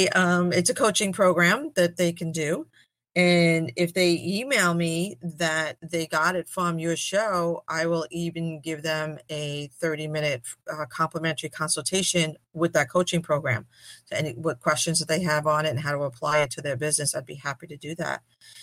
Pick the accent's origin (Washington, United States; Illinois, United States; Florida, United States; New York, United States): New York, United States; Brooklyn; My father's French. My mother's Italian. So growing up in Brooklyn, I would say I was a French Guinea.